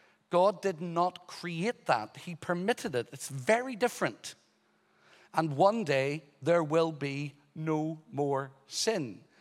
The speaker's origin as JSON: {"language": "English", "country": "Ireland", "said": "I'm from Ireland."}